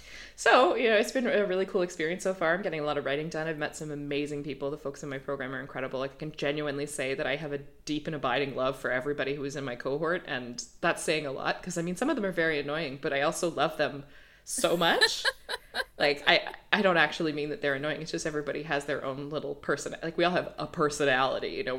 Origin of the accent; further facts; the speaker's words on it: United Kingdom; That's how I talk now. I'm British.